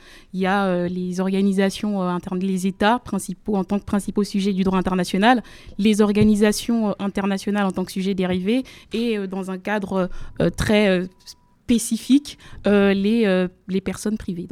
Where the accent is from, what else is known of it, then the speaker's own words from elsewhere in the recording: DR Congo; moved away as an adult; now in France; je suis native de la République démocratique du Congo, où j'ai passé une bonne partie de ma scolarité.